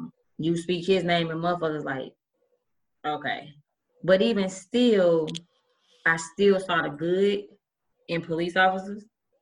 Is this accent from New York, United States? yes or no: no; University City, Missouri, United States; I mean, I'm from University City. Kind of sheltered a little bit.